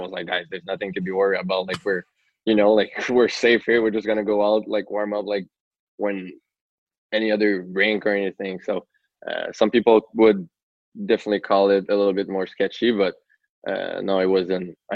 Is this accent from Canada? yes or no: yes; Montreal, Quebec, Canada; Yeah. So my brother and I grew up in North Montreal. In Rosemont as well.